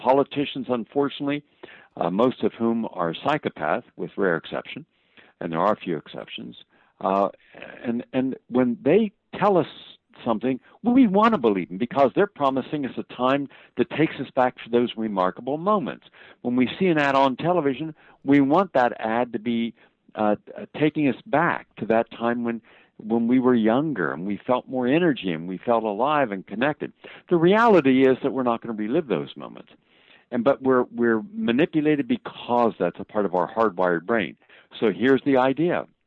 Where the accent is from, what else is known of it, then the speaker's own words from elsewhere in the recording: West Virginia, United States; and I'm from West Virginia, I love rockabilly, and I love a lot of different types of music. Rockabilly is what I grew up on, and rock and roll I grew up on.